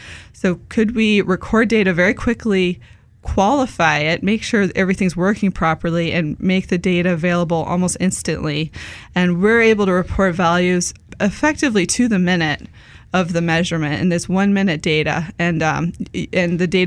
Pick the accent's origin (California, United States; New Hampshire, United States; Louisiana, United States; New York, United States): New Hampshire, United States; Amherst; And the name Village Green came out of my hometown. I'm from a very small town in New Hampshire.